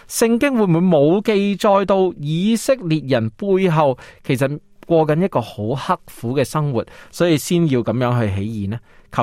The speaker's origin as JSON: {"language": "Chinese", "country": "China", "said": "我相信我们中国人的性格都是很温顺的嘛"}